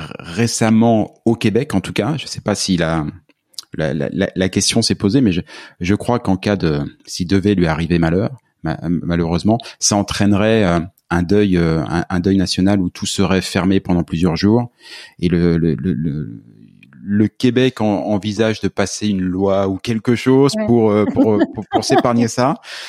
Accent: France; Nous, Français, puisque je suis Français

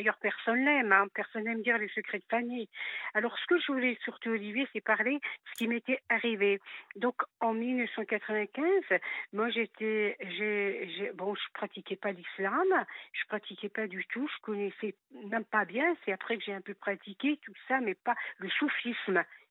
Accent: Mulhouse, Grand Est, France; Donc, j'ai vécu mon enfance à Mulhouse, en Alsace.

